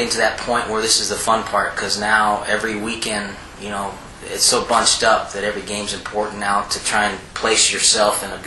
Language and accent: English; Arizona, United States; Yeah, I grew up in Arizona.